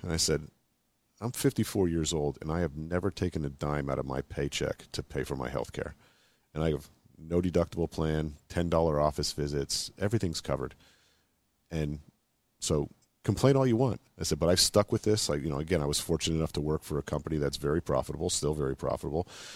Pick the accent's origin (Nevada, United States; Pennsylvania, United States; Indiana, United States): Pennsylvania, United States; Allentown; I was like, yeah, I'm from Allentown, but if you've heard the … song, it doesn't suck that bad.